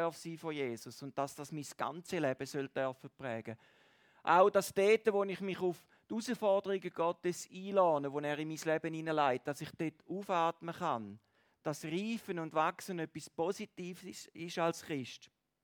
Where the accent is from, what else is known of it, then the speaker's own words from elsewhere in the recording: St. Gallen, Switzerland; Also wenn selbst ich das als St. Galler hinkriege